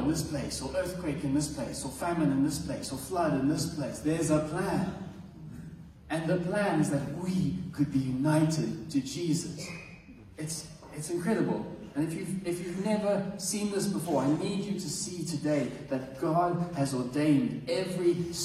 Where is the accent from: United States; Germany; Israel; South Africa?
South Africa; I'm South African.